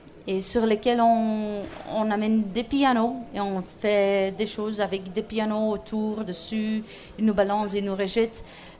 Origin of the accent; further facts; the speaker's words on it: Belgium; born there; c'est dans le village où je suis née, en Belgique.